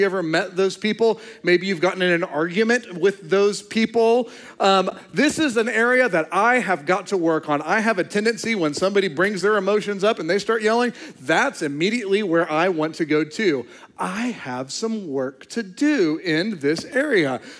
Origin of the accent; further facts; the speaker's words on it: United States; As an American, that resonates deeply within me.